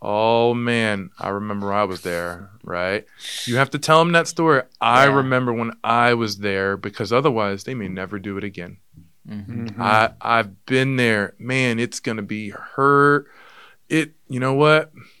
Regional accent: the South, United States; I'm food operated. I grew up in the South. That's what we do. We communicate over food.

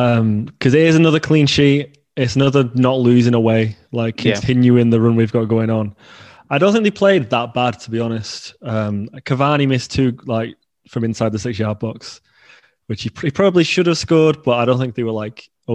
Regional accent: Rochdale, North West England, United Kingdom; I'm from Rochdale, England. I'm 27 years old.

